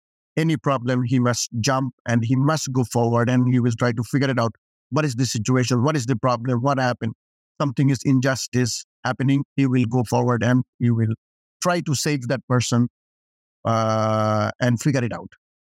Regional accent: Bangladesh; now in Canada; Atik and I, we grew up in Bangladesh. And then back in 1995, we came to Canada.

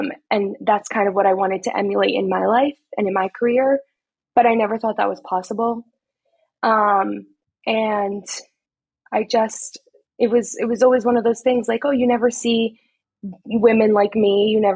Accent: New Jersey, United States; also born or lived in Washington Heights, New York; I grew up somewhat in Washington Heights, mainly in New Jersey, and I went to Montclair State I went to public school my whole life.

